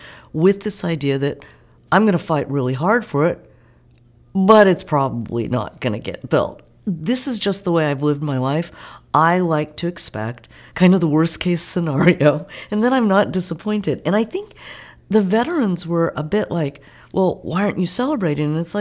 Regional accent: Athens, Ohio, United States; Now, I'm born and raised in Athens, Ohio. I had never been exposed to, in our country, to racism. You know, university town.

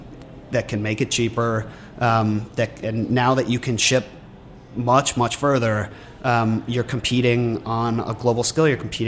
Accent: Vermont, United States; I come from Vermont, the dairy state

